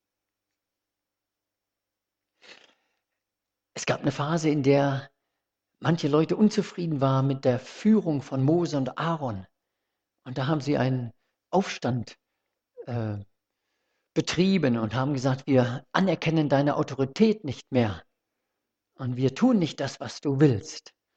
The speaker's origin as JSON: {"language": "German", "town": "Johannesburg", "region": "Gauteng", "country": "South Africa", "tie": "born or raised there", "said": "Ich habe es als Kind mal so ein bisschen erlebt. Ich bin ja in Johannesburg in Südafrika aufgewachsen."}